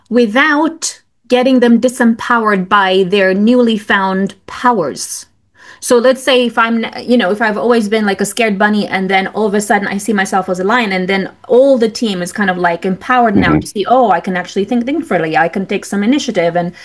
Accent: Romania; now in United Kingdom; let's say I'm from Romania, okay, and I speak my mind, and I have been in the UK for 20 years

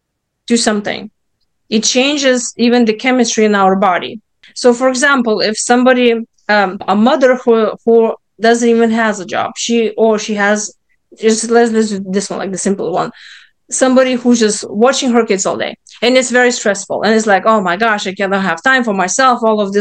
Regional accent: Lithuania; English is a second language; now in United States; I came from Lithuania. So of course he was Lithuanian. And when I came to US, I was still missing him.

